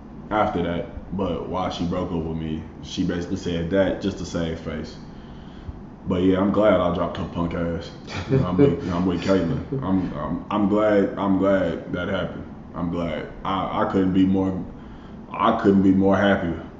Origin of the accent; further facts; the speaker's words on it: Missouri City, Texas, United States; Okay, fair enough. Houston, Texas, to be more precise. Mo City.